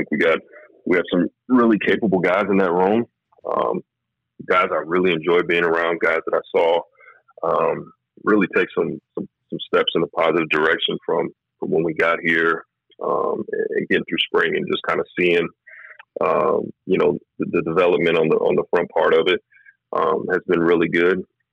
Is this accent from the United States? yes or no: yes; West Coast, United States; obviously, I grew up on the West Coast